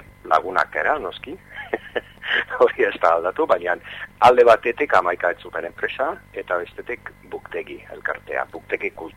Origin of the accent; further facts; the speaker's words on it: England, United Kingdom; Basque is a second language; now in Spain; gure abizen asko bikingoak dira, eta Ingalaterrakoa naiz